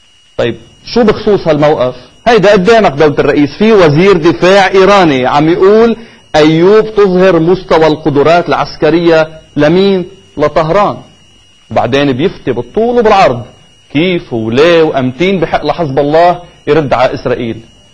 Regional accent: Lebanon; في حدا عم يستلمنا، في حدا عم يستلمنا كلبنانيين كمواطنين

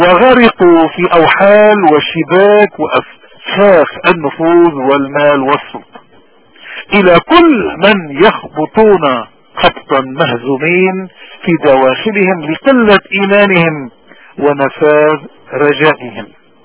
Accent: Lebanon; تسلحنا به كلبنانيين منذ 7000 سنة ولازمنا

